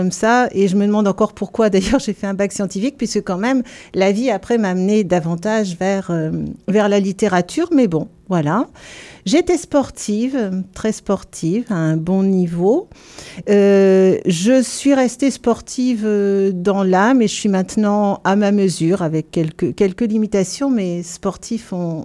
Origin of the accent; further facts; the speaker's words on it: Saint-Quentin, Hauts-de-France, France; born there; Donc je suis née à Saint-Quentin, dans le département de l'Aisne. Il y a quelques années déjà, il y a 60 ans en fait déjà.